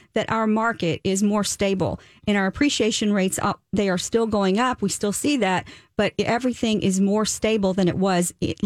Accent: the South, United States; Okay, so I am from the South. I do like spicy food.

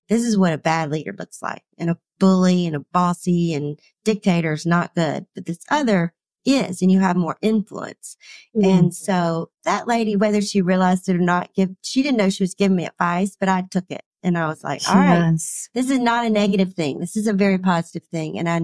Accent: Atlanta, Georgia, United States; Well, growing up for me, I'm from South Atlanta, and fried chicken, homemade biscuits, all that good stuff, fresh vegetables in the summer.

